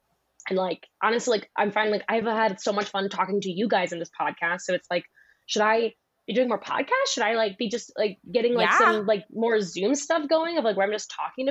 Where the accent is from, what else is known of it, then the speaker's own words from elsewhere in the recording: Philadelphia, Pennsylvania, United States; I'm from Philly. So it's very like, if you don't give a fuck about me, why should I give a fuck about you?